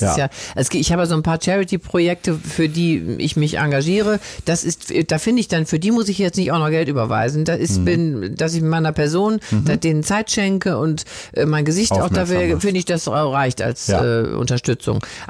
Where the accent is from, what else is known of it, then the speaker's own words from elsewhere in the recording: Wuppertal, North Rhine-Westphalia, Germany; Ja, ich bin ja Wuppertalerin.